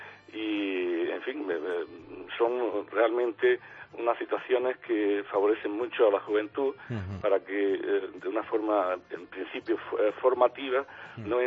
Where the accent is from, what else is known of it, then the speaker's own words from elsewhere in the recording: Granada, Andalusia, Spain; soy de Granada. Uh-huh. Tengo ya 73 años.